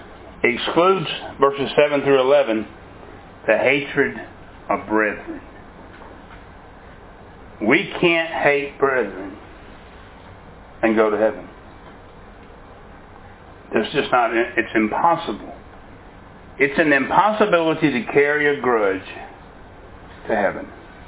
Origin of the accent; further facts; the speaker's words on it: Mississippi, United States; we're from Mississippi, and she always wanted to go back to Mississippi.